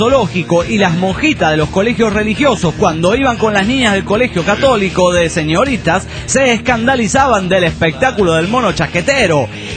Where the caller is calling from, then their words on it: Guadalajara, Jalisco, Mexico; de Guadalajara, Jalisco, México.